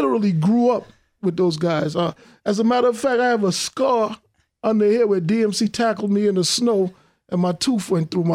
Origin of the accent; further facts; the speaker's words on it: New York, United States; You know, growing up in New York, for me, I've always been a hustler, man.